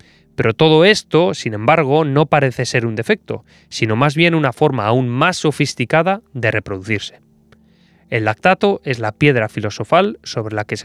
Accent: Leza, Basque Country, Spain; esté a 5 kilómetros de Leza, que es mi pueblo y, por supuesto, es mejor

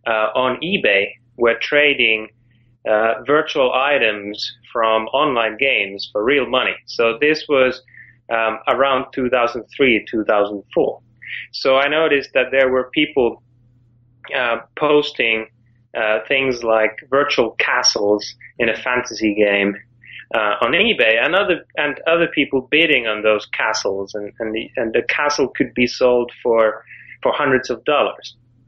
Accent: Finland; Well, I'm from Finland originally

